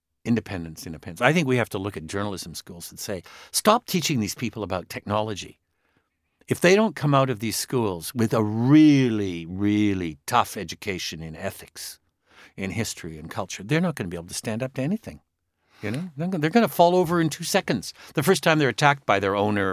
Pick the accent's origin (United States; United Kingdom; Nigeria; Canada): Canada; I'm a Canadian.